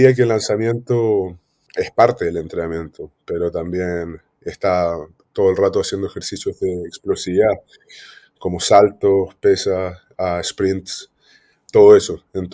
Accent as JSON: {"language": "Spanish", "country": "Chile", "said": "Soy de Chile"}